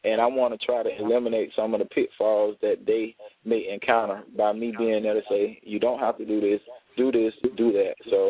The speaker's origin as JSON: {"language": "English", "town": "Waycross", "region": "Georgia", "country": "United States", "tie": "born or raised there", "said": "he had told my sister that stays in my hometown of Waycross, Georgia, that I was going to do a festival, something big for the city of Waycross"}